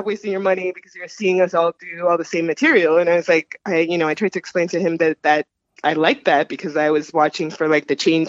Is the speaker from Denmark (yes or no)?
no; United States; born there; also born or lived in South America; so I was born in the United States, but then I lived elsewhere.